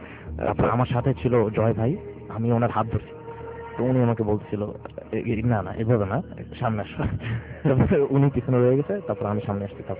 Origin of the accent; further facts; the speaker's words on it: Dhaka, Dhaka Division, Bangladesh; আমি ঢাকা মোহাম্মদপুর থেকে এসেছি।